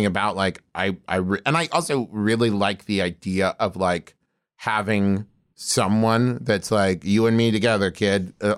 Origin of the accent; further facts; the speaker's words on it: West Virginia, United States; she was raised in Ohio and I was raised in West Virginia.